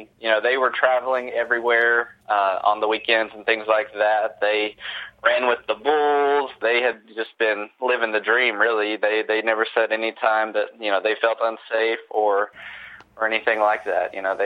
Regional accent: Gatlinburg, Tennessee, United States; my brother and I grew up in Gatlinburg, Tennessee, which I think has a total of maybe, you know, 1,300 or 1,400 residents.

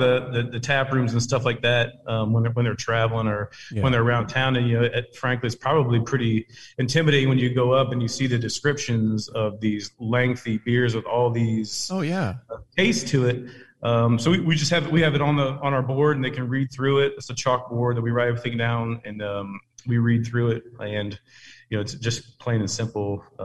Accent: Ohio, United States; I'm from Ohio, and some of the cities, there's 150 right there in that one city

